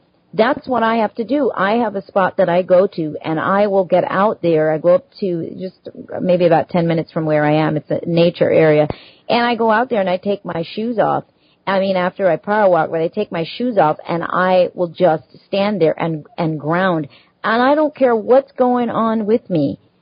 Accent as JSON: {"language": "English", "country": "Jamaica", "tie": "born or raised there", "said": "I mean, I grew up in Jamaica, so, it was very common to walk around outside barefoot."}